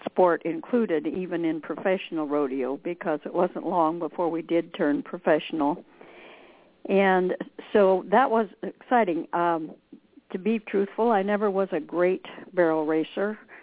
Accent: Cottage Grove, Oregon, United States; born there; Well, I was born in Cottage Grove, Oregon, and I did have quite an interest in rodeo from pretty darn young.

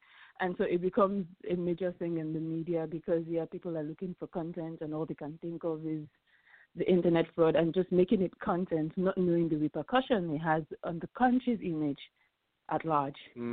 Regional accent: Nigeria; Okay, I'm from Nigeria, proudly Nigerian.

